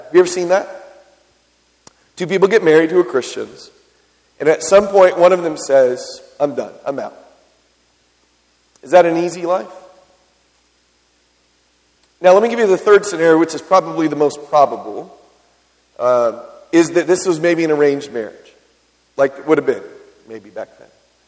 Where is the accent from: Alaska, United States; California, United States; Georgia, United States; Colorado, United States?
California, United States; San Diego; When I was a boy growing up in San Diego, there was a family across the street.